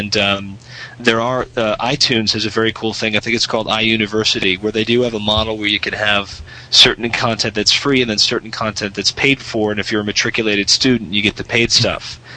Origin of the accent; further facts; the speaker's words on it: Boston, Massachusetts, United States; I'm from Boston.